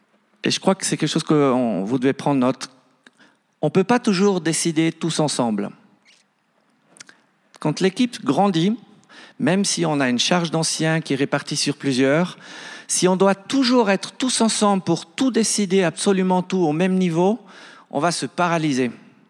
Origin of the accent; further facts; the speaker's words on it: Switzerland; Je pense qu'en tant que Suisse, on doit veiller à ça.